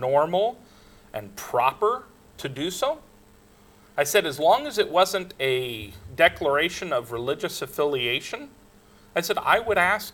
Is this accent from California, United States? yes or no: yes; Los Angeles, California, United States; I said, I grew up on the West Coast in Los Angeles, and we never did any of that.